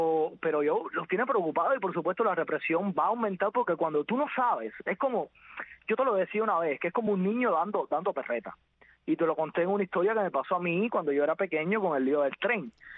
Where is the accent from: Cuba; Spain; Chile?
Cuba; Nosotros simplemente somos cubanos y queremos el cambio.